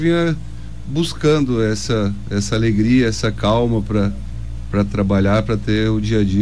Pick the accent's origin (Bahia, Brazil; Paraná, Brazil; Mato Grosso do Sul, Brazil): Mato Grosso do Sul, Brazil; Dourados; Sim, eu sou de Dourados também.